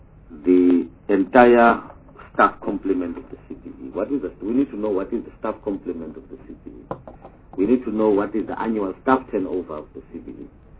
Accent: Northern Cape, South Africa; I hail from the Northern Cape.

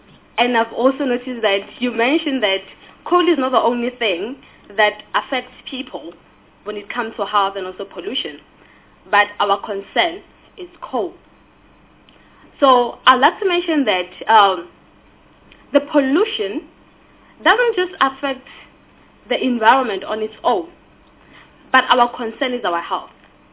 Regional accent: Emalahleni, Mpumalanga, South Africa; I come from the Highveld region, actually, Emalahleni to be exact, in Mpumalanga

